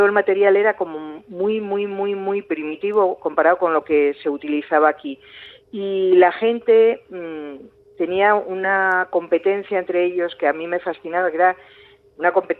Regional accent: Oviedo, Asturias, Spain; Yo soy de Oviedo, que es una ciudad en la que la oftalmología brillaba en aquellos años.

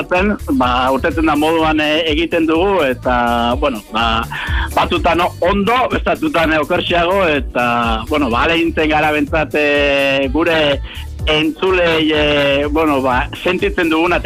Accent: Elgeta, Basque Country, Spain; ni gipuzkoarra naiz, ni elgetarra naiz, oso arrona gainera horrena

